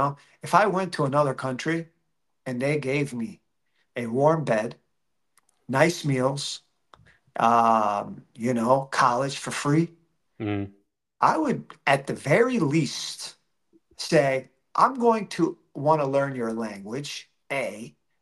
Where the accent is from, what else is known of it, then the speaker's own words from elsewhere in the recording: United States; as an American, I'm a little bit insulated from German society in the sense of, I was born in America. I went to school there. My businesses are in the United States, are based in the United States. And I go back and forth.